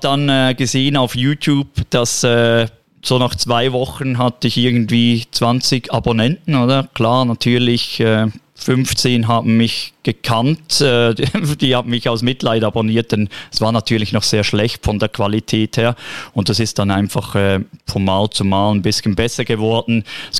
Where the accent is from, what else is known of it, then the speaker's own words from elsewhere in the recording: Interlaken, Bern, Switzerland; born there; accent: Bernese; Also ich bin auch Bäckersohn. Ich bin im Kanton Bern in Interlaken geboren. Das hört man, wenn ich Schweizerdeutsch spreche, dass ich den Berner Dialekt habe